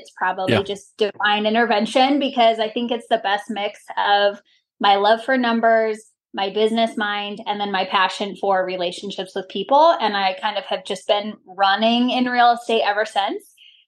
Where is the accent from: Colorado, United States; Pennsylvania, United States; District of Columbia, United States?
Colorado, United States; Littleton; I am a Colorado native and I am a realtor with Infinity Pros. I grew up predominantly in the Littleton area